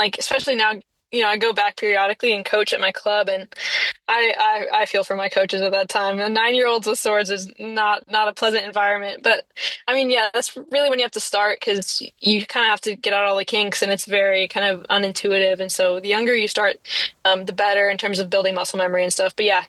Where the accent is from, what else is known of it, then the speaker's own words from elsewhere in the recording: Texas, United States; So I got into UT Austin. I'm from Texas. So that's where my mom wanted me to go. My dad wanted me to go. You know, it's local.